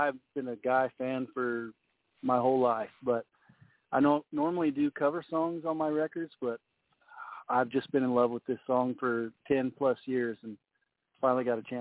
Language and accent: English; Mason, Texas, United States; also born or lived in San Angelo; Oh, yeah. Born and raised and still here. So I was born in San Angelo, and I lived in Mason all of my childhood, and then now I'm back out close to San Angelo.